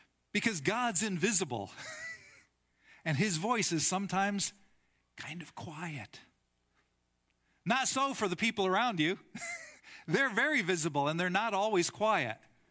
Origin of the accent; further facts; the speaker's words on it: United States; That's not how I would have scheduled it, but I'm an American.